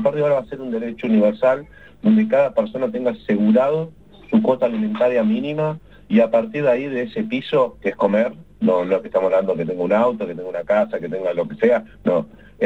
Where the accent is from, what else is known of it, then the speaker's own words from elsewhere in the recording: Patagonia, Argentina; nosotros, los nacidos y criados en San Martín de los Andes, en Bariloche, en Bolsón, en Villa La Angostura, vivimos y sufrimos todos los días